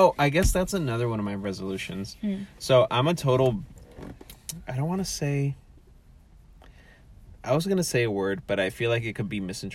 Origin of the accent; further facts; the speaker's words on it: West Coast, United States; And I'm definitely biased because I was born and raised in the West Coast.